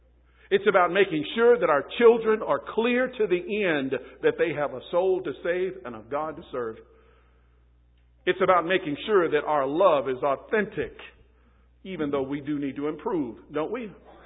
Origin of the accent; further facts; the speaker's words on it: Texas, United States; I used to do that growing up in Texas.